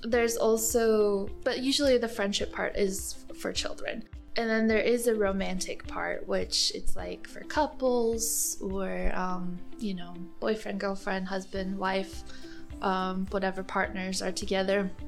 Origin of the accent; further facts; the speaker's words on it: Michigan, United States; I'm from Michigan in the USA.